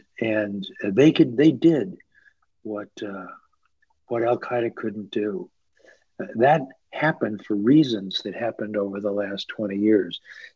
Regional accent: Idaho, United States; and I grew up in Idaho, so I grew up in another place.

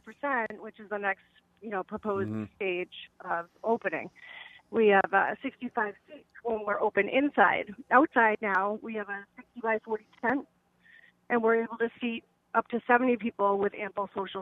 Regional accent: Rutland, Massachusetts, United States; I'm on the road, and I'm actually from Rutland.

